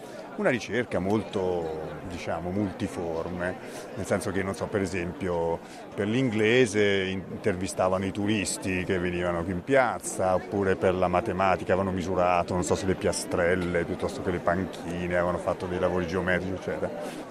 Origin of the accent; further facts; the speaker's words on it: Perugia, Umbria, Italy; io sono nato a Perugia, io sono perugino.